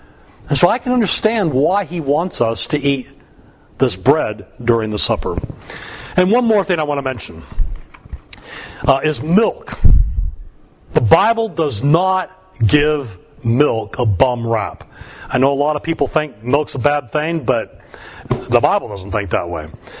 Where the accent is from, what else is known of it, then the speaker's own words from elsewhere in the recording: United States; I'm an American, but I've spent more time in Moscow than I have Washington, D.C.